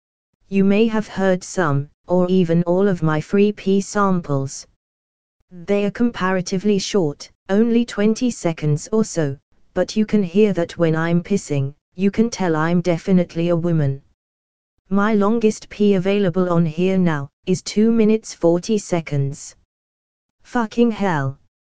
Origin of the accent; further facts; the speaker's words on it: England, United Kingdom; So, a bit about me: I'm English, I'm in my late 20s